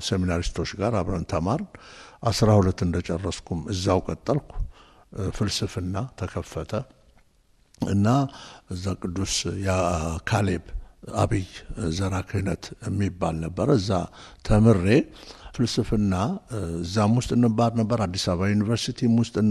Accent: Chelelqa, Hararghe, Ethiopia; እርግጥ ነው እኔ የተወለድኩት በሐረር ክፍለ ሀገር ጨረለቃ የሚባል ቦታ ላይ ነው። እዛ ወረዳ ነው እዛ ነው የተወለድኩት።

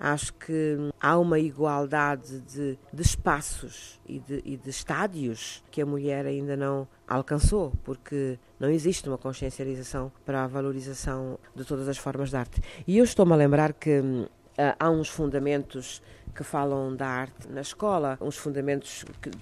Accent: Cape Verde; porque sou cabo-verdiana

